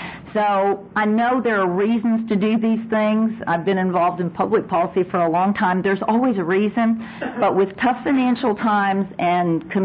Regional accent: Blanco, Texas, United States; I'm also from Blanco

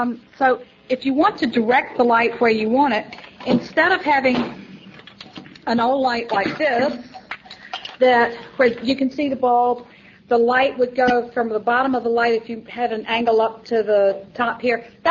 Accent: Driftwood, Texas, United States; I'm from Driftwood, Texas.

